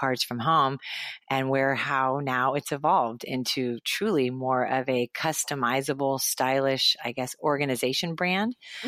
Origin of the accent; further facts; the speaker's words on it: Los Angeles, California, United States; Gosh, I grew up in Los Angeles, went to UCLA